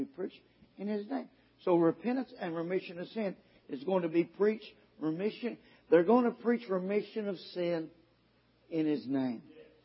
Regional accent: Kentucky, United States; I'm from Kentucky, praise the Lord. My linguist skills is very limited.

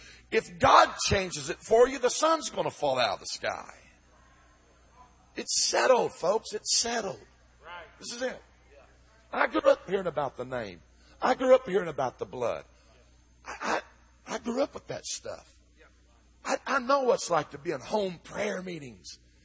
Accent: Kennett, Missouri, United States; born there; I was born in Southeast Missouri, a little town called Kennan.

